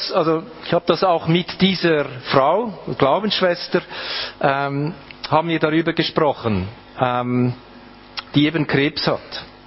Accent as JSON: {"language": "German", "town": "Kölliken", "region": "Aargau", "country": "Switzerland", "tie": "born there", "said": "Ich bin in Kölliken geboren. Kölliken, das liegt so auf der Strecke zwischen Aarau und Olten oder Aarau und Bern, wenn man so will, oder beziehungsweise Zürich und Bern, wenn man das etwas weiter fassen möchte."}